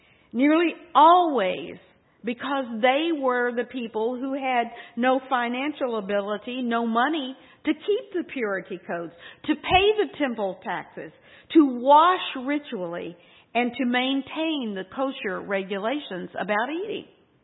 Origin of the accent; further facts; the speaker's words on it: Texas, United States; Our Mexican families, oh my goodness, I grew up in Texas.